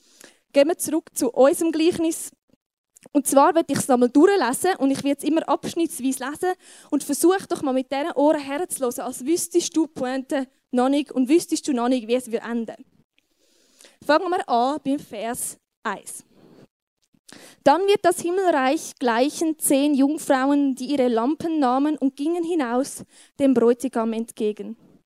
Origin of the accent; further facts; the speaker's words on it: Switzerland; so bei uns in der Schweiz in Zusammenhang hat